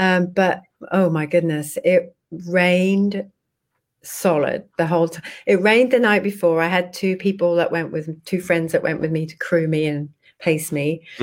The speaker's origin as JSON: {"language": "English", "region": "England", "country": "United Kingdom", "said": "I'm from England."}